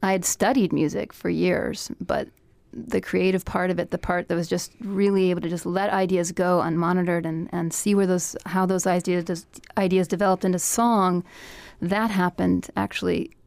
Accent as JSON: {"language": "English", "region": "Colorado", "country": "United States", "tie": "born or raised there", "also_born_or_lived": "California", "said": "I grew up in Colorado and went to college at Stanford University in California."}